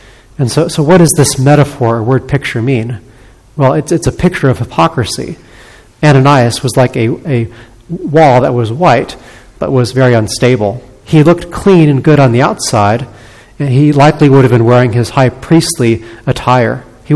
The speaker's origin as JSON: {"language": "English", "country": "United States", "said": "And so I'm very thankful that as an American, we have laws that protect those who are innocent."}